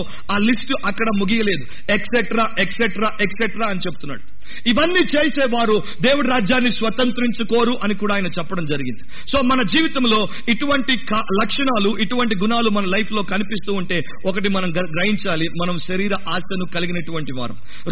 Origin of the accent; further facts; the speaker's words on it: Hyderabad, Telangana, India; నేను హైదరాబాద్ లోనే పుట్టి పెరిగాను.